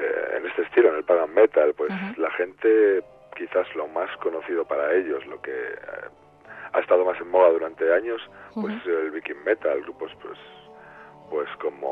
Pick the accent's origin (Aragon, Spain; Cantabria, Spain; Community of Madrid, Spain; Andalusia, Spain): Cantabria, Spain; hemos nacido en el norte de Cantabria, somos cántabros, somos españoles.